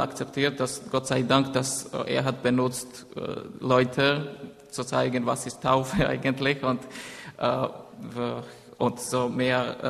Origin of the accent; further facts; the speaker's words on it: Georgia; German is a second language; now in Berlin, Germany; Ich komme aus Georgien. Seit 5 Jahren wohne ich in Berlin.